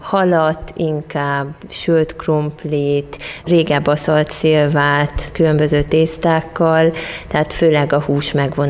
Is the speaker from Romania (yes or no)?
yes; Csíkszentkirály, Harghita, Romania; ahonnan én származom, Csík, Szentkirály, katolikus vidék